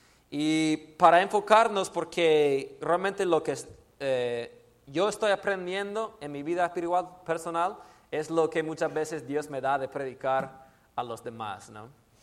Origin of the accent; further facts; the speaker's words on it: Florida, United States; Spanish is a second language; also born or lived in Houston, Texas; Soy originario de Texas. Me nací en Houston, Texas, pero mi familia y yo nos mudamos a la Florida cuando tenía apenas 5 o 6 años. Y allá en Florida me crié